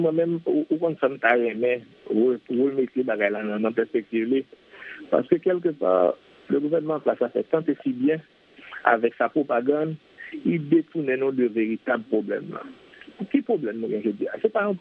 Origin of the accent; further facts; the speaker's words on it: Haiti; Si en tant qu'haïtien